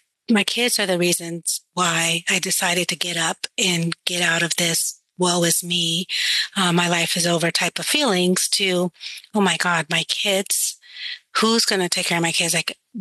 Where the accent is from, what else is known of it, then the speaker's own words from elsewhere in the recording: California, United States; now in Houston, United States; I live in Houston, Texas, but I am from California.